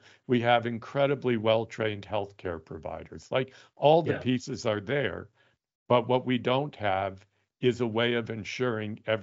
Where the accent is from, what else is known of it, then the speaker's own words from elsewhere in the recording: Canada; As I say, more polite being Canadian.